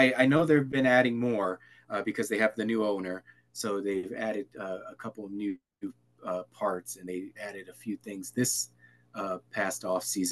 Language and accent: English; New York, United States; I never knew what this was growing up in New York.